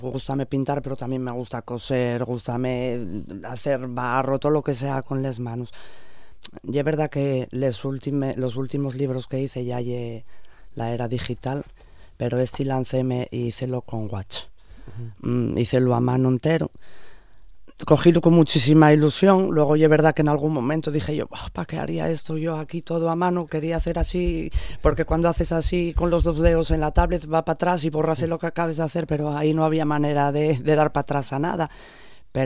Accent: Asturias, Spain; Yo soy de Asturias

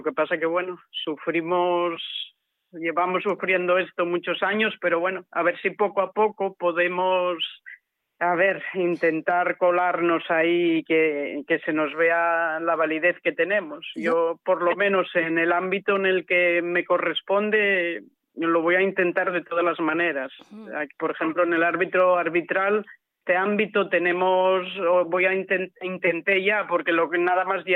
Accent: Asturias, Spain; somos cuatro chicas asturianas con posibilidades de ir a regatas internacionales

